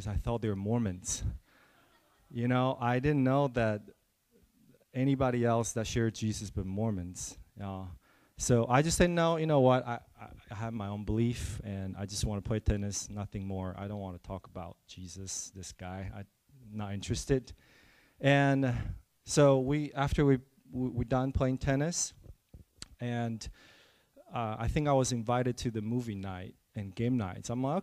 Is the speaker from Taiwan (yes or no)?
yes; Taiwan; English is a second language; I am ESL. So I was born and raised in Taiwan. I speak English